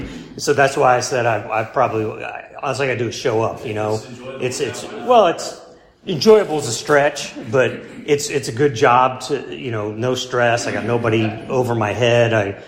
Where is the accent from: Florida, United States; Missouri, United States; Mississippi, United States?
Florida, United States; Tampa; I lived in Polo for 8 years. I grew up in the Tampa, St. Petersburg area.